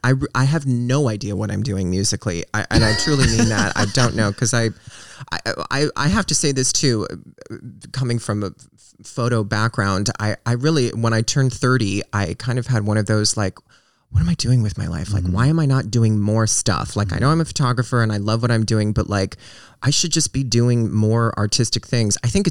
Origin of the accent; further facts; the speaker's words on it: Reno, Nevada, United States; And I grew up in Reno, which is it's a little bigger, but you know, like the best place you could shop at was like Hot Topic.